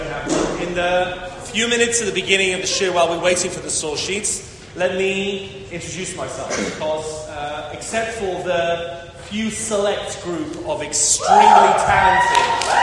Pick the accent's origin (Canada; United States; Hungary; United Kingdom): United Kingdom; England; I talk like a regular English-speaking person, right? Because I'm originally from England.